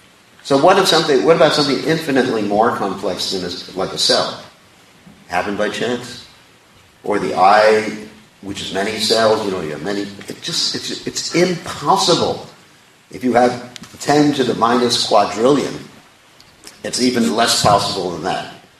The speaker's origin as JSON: {"language": "English", "region": "New York", "country": "United States", "tie": "born there", "said": "I was born in New York, and I still can't figure it out."}